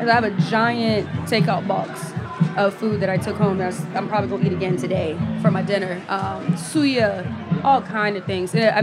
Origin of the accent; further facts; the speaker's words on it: Charleston, South Carolina, United States; You know, I'm from Charleston again, so we eat a lot of rice.